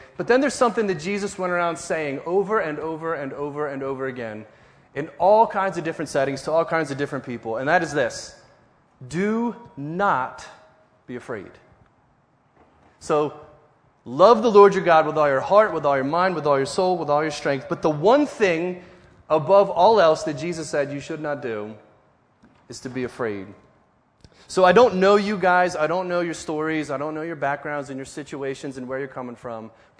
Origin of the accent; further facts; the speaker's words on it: New Jersey, United States; I'm from South Jersey.